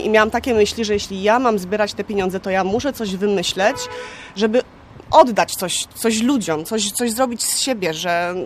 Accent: Poznań, Greater Poland Voivodeship, Poland; jestem poznanianką.

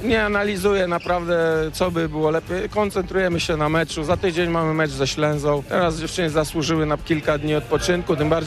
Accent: Lublin, Lublin Voivodeship, Poland; Jadę do rodzinnego Lublina, tam spędzę Wigilię

